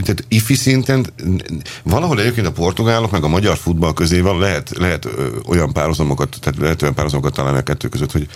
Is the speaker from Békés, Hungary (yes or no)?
no; Debrecen, Hajdú-Bihar, Hungary; mindent debreceni vagyok